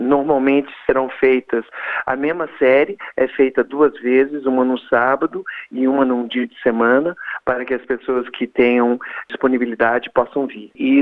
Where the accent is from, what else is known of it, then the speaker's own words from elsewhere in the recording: Belo Horizonte, Minas Gerais, Brazil; em Belo Horizonte, que é a minha cidade natal.